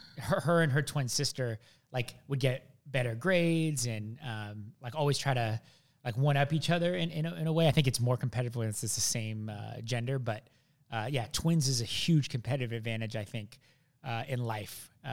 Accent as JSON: {"language": "English", "town": "Wenatchee", "region": "Washington", "country": "United States", "tie": "born or raised there", "also_born_or_lived": "Seattle", "said": "I grew up in Wenatchee, Washington. I was born in Seattle. My mom and dad are both immigrants."}